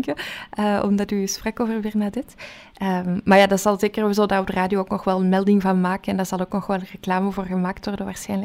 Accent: Leuven, Flanders, Belgium; Wij zitten hier natuurlijk als Leuvenaars

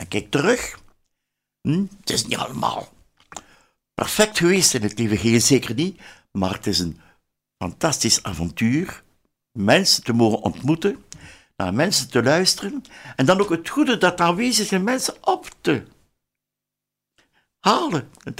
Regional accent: Bruges, West Flanders, Belgium; born there; ja, moet. Geboren in Brugge in het jaar 1932. Ja, een talrijk gezin, 11 kinderen. De vijfde.

